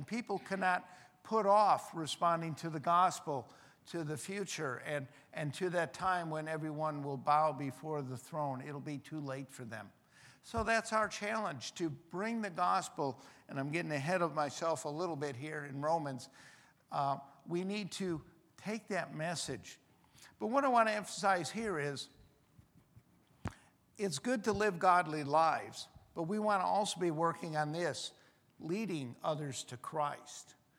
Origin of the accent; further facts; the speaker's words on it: Chicago, Illinois, United States; Even though I'm from Chicago, I love Gale Sayers.